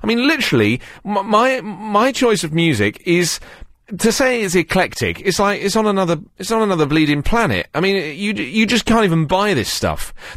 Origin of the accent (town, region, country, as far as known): England, United Kingdom